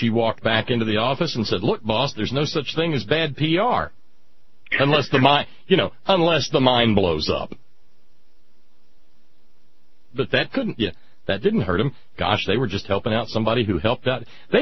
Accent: the South, United States; I grew up in the South, where the hatreds were a little bit more pronounced and a little bit more wide open and observable, I guess.

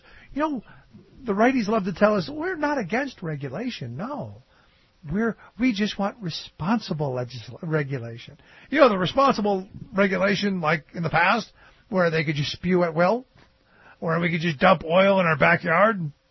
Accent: Cleveland, Ohio, United States; And I got to remember when I grew up in Cleveland, when the steel mills were the residual effect of them just polluting at will had killed everything in the lake.

